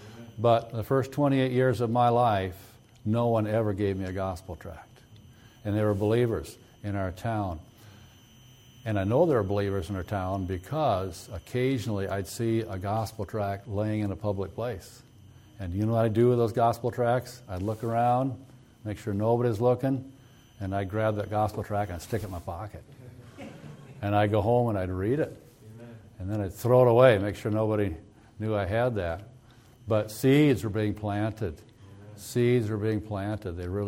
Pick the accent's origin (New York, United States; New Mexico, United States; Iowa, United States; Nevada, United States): Iowa, United States; We grew up there in Iowa.